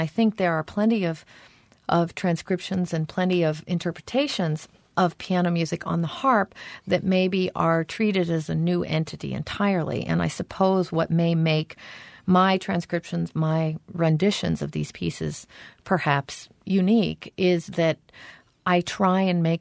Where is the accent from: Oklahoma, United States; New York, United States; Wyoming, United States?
Oklahoma, United States; I grew up in Oklahoma and there aren't a lot of harps floating around, or at least weren't then. Maybe now there are. But it was a pretty rarefied thing in my part of the country at that point.